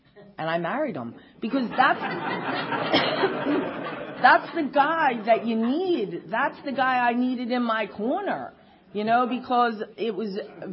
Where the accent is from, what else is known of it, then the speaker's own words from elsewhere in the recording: Philadelphia, Pennsylvania, United States; I grew up in Northeast Philadelphia. I still live there.